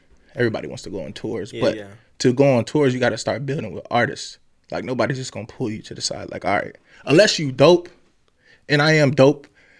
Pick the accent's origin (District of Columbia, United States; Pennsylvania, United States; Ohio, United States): Ohio, United States; Fremont; No, I'm from Fremont, Ohio.